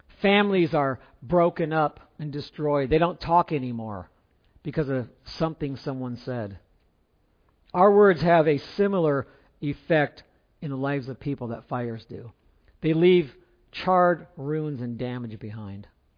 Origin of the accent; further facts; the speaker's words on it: Simi Valley, California, United States; I remember growing up in California. In the early 70s, there was a very large fire that burned for weeks.